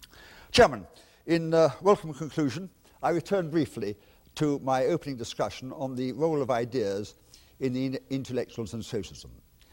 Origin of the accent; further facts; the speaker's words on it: England, United Kingdom; as an Englishman proud of the progress achieved by the true liberals in the mid-19th century